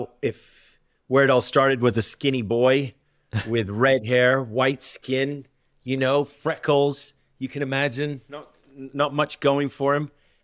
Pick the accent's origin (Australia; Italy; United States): Australia; And as an Australian, Australians, you need to play cricket, they surf or play rugby.